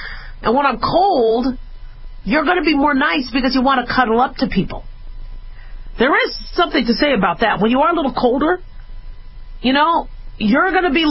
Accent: Phoenix, Arizona, United States; born or raised there; also born or lived in Las Vegas / Los Angeles

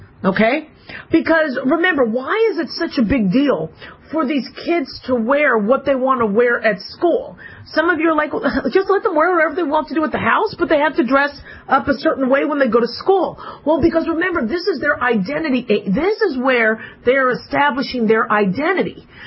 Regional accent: Phoenix, Arizona, United States; So I always had to have my legs covered, which was really, really kind of hard to do, you know, growing up in Phoenix, Arizona in the heat.

